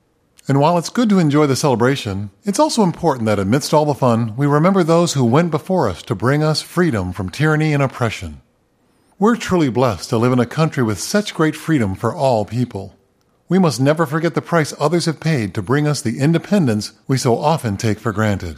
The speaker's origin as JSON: {"language": "English", "country": "United States", "said": "I'm thankful that I'm an American"}